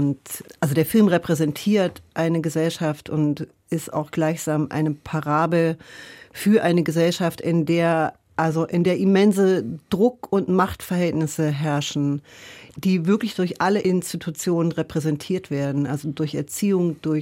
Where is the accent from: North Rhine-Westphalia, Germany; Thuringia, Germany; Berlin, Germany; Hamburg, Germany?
Thuringia, Germany; Nordhausen; Also ich bin aufgewachsen in Nordhausen und Nordhausen liegt direkt, oder das Dora, das ehemalige Lager Dora Mittelbau, liegt direkt neben dem Harz.